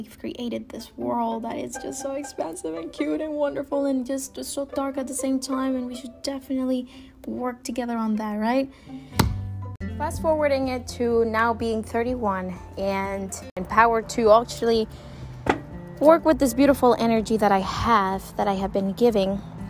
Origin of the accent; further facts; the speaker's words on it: Cortés, Honduras; I was born in Honduras. I to very young parents. I grew up in a village, I want to say in a tucked away village out of the side of a city called Choloma, and the little town close to a town called Monterrey in Honduras.